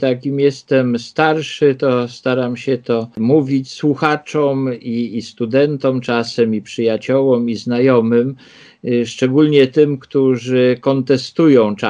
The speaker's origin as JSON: {"language": "Polish", "town": "Warsaw", "region": "Masovian Voivodeship", "country": "Poland", "tie": "born or raised there", "said": "ja się urodziłem w Śródmieściu, na Ochocie mieszkaliśmy, ale w 61 roku, jak ja miałem 3 lata, przeprowadziliśmy się na Żoliborz."}